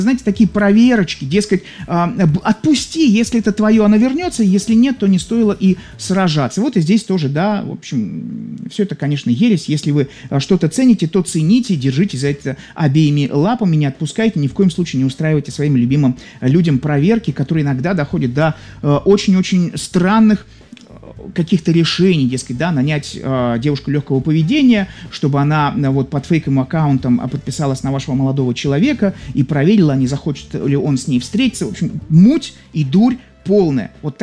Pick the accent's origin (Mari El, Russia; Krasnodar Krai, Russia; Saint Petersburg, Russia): Saint Petersburg, Russia; Я вот из Санкт-Петербурга